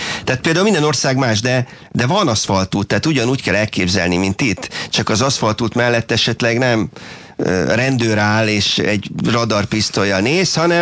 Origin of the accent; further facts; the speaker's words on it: Szerencs, Borsod-Abaúj-Zemplén, Hungary; born there; Szerencsén, ahol én egyébként születtem